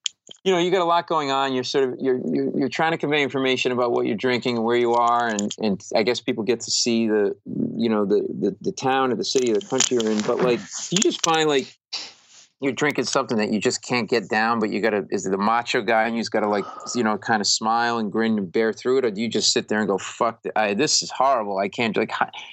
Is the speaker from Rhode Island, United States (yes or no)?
yes; Rhode Island, United States; because we grew up in Rhode Island, which is a Narragansett brewery named after Narragansett.